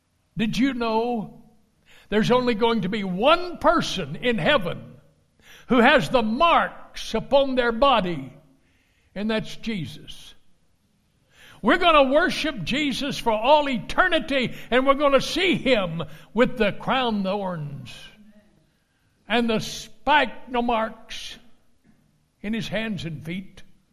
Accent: Texas, United States; I think of what I grew up with in Texas, the locust tree.

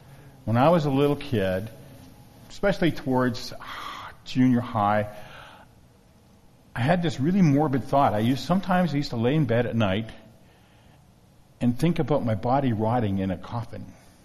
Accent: Calgary, Alberta, Canada; I was born in Calgary. My grandmother was actually born in Calgary, so I was a third generation Calgarian Albertan. My kids are fourth generation

